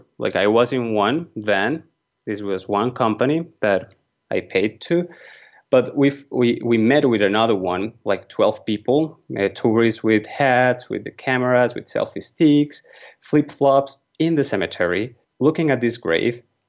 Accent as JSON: {"language": "English", "town": "Medellín", "region": "Antioquia", "country": "Colombia", "tie": "born or raised there", "second_language": "English", "said": "I'm from Medellin. I grew up here in the city when Pablo Escobar was killing a lot of people, putting bombs all around the place."}